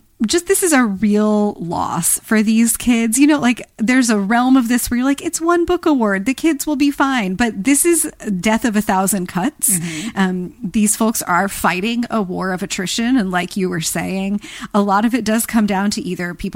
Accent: Virginia, United States; we'll get into what's happening here in my home state of Virginia.

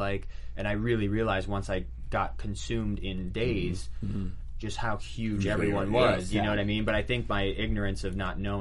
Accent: Ohio, United States; now in Los Angeles, United States; I grew up in Ohio, and we all did, and back in the day, it's like there wasn't many people who were openly gay

